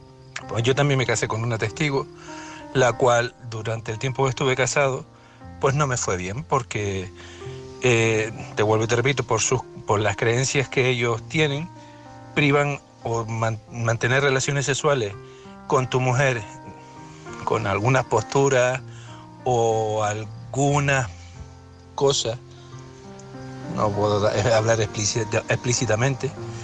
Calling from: Las Palmas, Canary Islands, Spain; soy de Las Palmas.

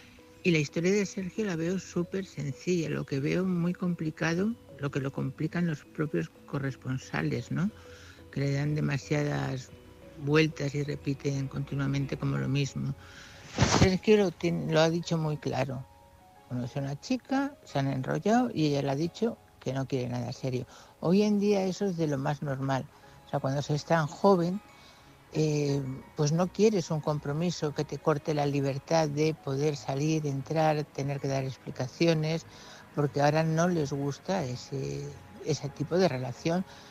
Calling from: Madrid, Community of Madrid, Spain; corresponsal de Madrid

